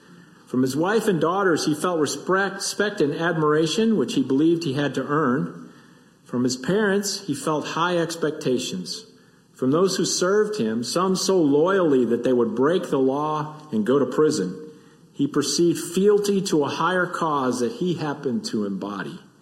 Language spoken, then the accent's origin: English; Michigan, United States; Growing up in Michigan, Christmas often meant cold and snow and hot chocolate and playing games together in the house with my brother and sister and mom and dad